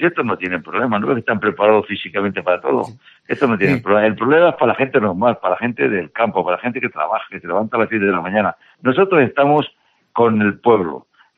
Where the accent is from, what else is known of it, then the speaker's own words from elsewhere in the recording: Spain; nosotros somos españoles.